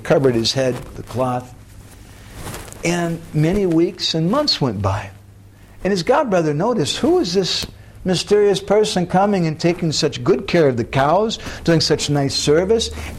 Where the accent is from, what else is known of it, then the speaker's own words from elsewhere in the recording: United States; born there; I'm a very unfortunate person. I was born in America. A very sinful family.